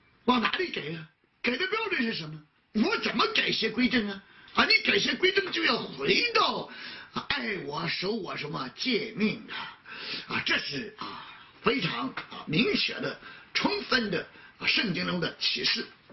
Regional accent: northern China, China; 我是北方人，我喜欢吃馒头啊

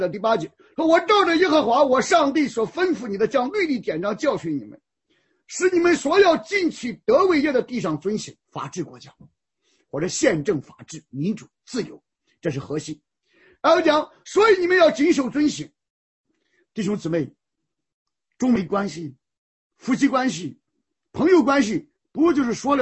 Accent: China; 我们中国人有的时候讲的神佑中华啊

